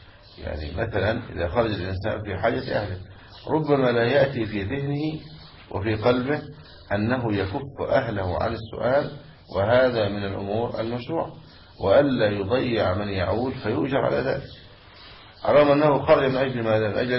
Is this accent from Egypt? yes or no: yes; Egypt; في بلدنا مصر